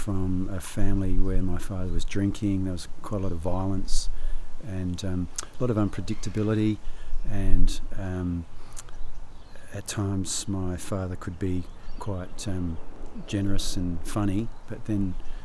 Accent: Adelaide, South Australia, Australia; I was born in Narracourt in South Australia, and then I grew up in Adelaide. And from a sort of pretty average working class family, and none of my family had ever been to university before

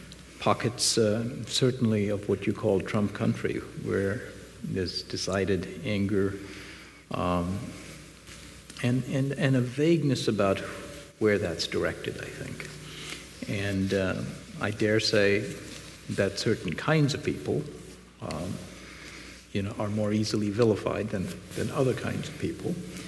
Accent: Bangalore, Karnataka, India; As I'm fond of saying, you know, I'm from Bangalore.

